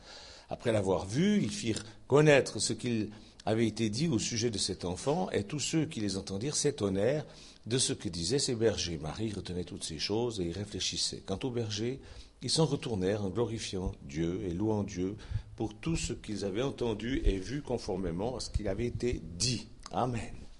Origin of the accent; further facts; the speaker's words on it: Lausanne, Vaud, Switzerland; born there; Par exemple, moi, je suis né à Lausanne, mais je suis originaire de Saint-Saphorin.